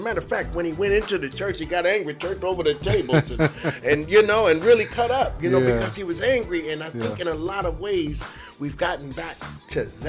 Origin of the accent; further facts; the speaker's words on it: California, United States; I'm from the San Francisco Bay Area.